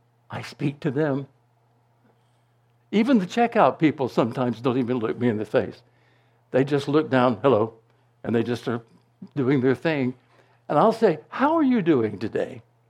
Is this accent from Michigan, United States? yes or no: no; North Carolina, United States; I grew up in North Carolina. That's not the Deep South, but that's South. That's Southern.